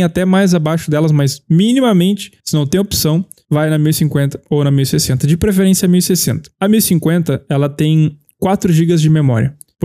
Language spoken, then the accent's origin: Portuguese; Brazil; nós moramos no Brasil, não eu agora, mas enfim, sou brasileiro e me sinto morando no Brasil sempre.